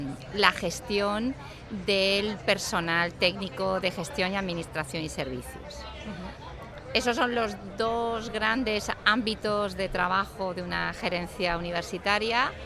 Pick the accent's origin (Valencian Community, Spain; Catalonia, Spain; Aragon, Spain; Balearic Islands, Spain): Valencian Community, Spain; Valencia; now in Alicante, Spain; pues como muy bien dice, soy valenciana, pero me siento muy a gusto en la provincia de Alicante, en Alicante y en Elche.